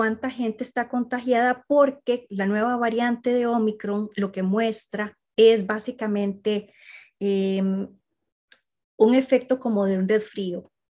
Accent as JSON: {"language": "Spanish", "region": "San José", "country": "Costa Rica", "tie": "born there", "said": "de nacimiento 4 de junio del 1974 y nací en San José, Costa Rica."}